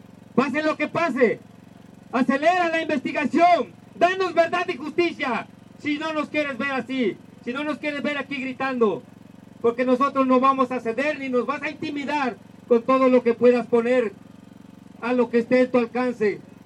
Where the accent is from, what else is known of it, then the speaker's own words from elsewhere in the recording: Mexico; estaremos en cualquier maldito punto del país, porque tenemos el derecho como mexicanos.